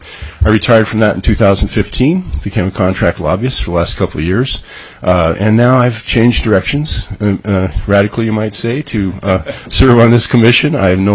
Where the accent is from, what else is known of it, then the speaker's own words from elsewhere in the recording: Fairbanks, Alaska, United States; born there; also born or lived in Anchorage; I was born in Fairbanks.